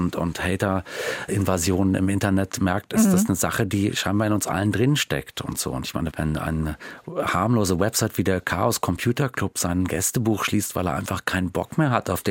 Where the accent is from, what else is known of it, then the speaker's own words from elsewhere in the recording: Berlin, Germany; now in Hamburg, Germany; Also ich bin ja Berliner und war mir ganz sicher, dass ich die Stadt, so toll ich die fand, West-Berlin auch nach der Wende, ganz Berlin, halt nie verlassen würde. Und dann bin ich doch nach Hamburg gezogen und lebe da seit über 20 Jahren.